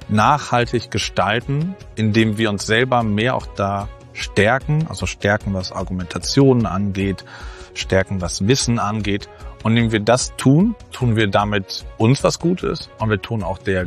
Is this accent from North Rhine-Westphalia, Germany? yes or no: yes; Rheinbach, North Rhine-Westphalia, Germany; Rheinbach bei Bonn.